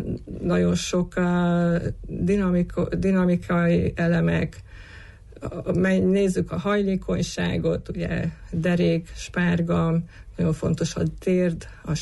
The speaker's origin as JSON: {"language": "Hungarian", "town": "Târgu Mureș", "region": "Mureș County", "country": "Romania", "tie": "born or raised there", "lives_now": "Hungary", "said": "Tulajdonképpen itt nőttem föl, és egyre jobban vonz az itthoni légkör"}